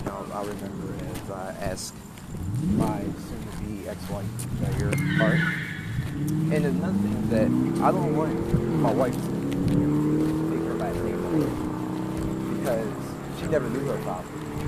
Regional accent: Philadelphia, Pennsylvania, United States; How you doing? … from Philadelphia.

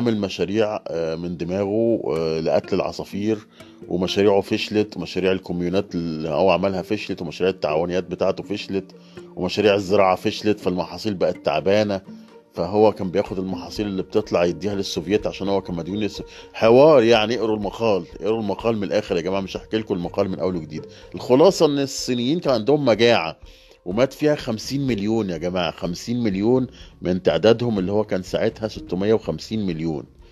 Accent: Egypt; احنا كمصريين بناكل جبنة قديمة مدودة مليانة بكتيريا

